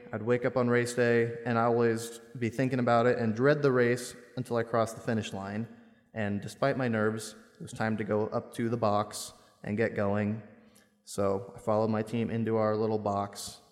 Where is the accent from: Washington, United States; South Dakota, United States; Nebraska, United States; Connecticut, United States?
Nebraska, United States; Omaha; I'm from Omaha. I'm a sophomore. I'm doing business administration.